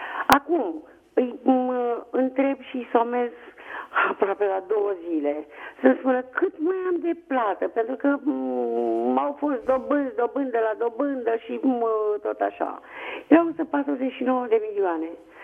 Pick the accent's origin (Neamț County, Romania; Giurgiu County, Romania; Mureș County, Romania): Giurgiu County, Romania; Adunații-Copăceni; Sunt de la Adunații Copăceni, da.